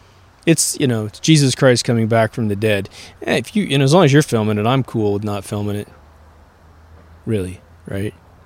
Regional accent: Kansas, United States; But what's strange is growing up in Kansas with tons of crops like wheat and hay to feed the animals

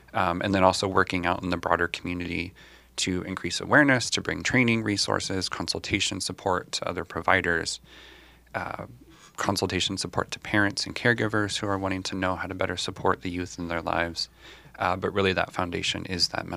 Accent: Kansas, United States; moved away as an adult; also born or lived in Seattle / Bay Area; so I grew up in the Midwest. I was born and raised in Kansas in a small town. But then after high school, I lived out on the West Coast for about 18 years, first in Seattle for 11 years, and then in the Bay Area for 7 years.

